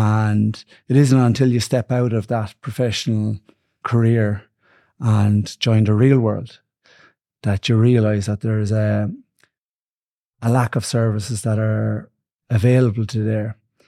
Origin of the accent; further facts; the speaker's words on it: Kilkenny, Leinster, Ireland; moved away as an adult; now in Limerick, Ireland; I'm originally from Kilkenny, and I came to Limerick over 20 years ago now, studying sports and exercise science here in the University of Limerick.